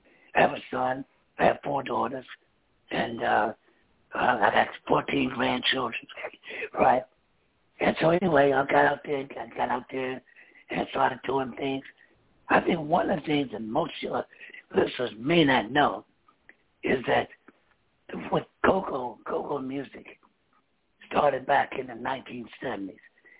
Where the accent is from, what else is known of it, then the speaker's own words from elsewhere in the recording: Washington, District of Columbia, United States; I was born right here in Washington, D.C. I grew up in the Trinidad section over in Northeast Washington. You know, they call that Dodge City.